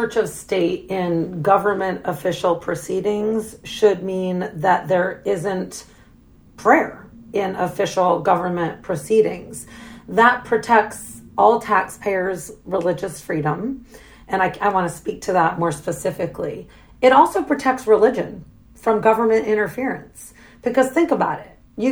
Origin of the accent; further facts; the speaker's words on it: United States; And by the way, I, as an American, am celebrating that.